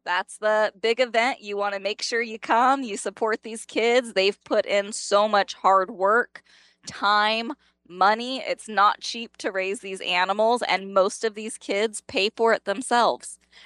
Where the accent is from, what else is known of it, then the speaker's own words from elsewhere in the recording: Bakersfield, California, United States; I grew up in Bakersfield, where it's all agriculture and oil fields.